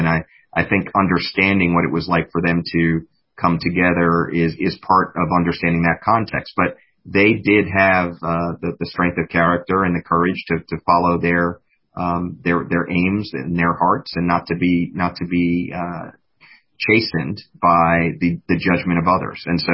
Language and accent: English; New York City, New York, United States; Yeah, so the thing that I remember about my house as a young person, my apartment in New York City, was that it was open